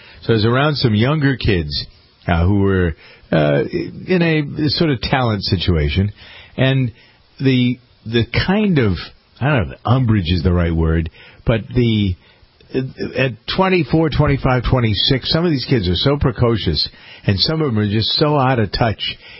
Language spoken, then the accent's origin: English; Massachusetts, United States; It's not like Michael grew up near where I grew up in Massachusetts.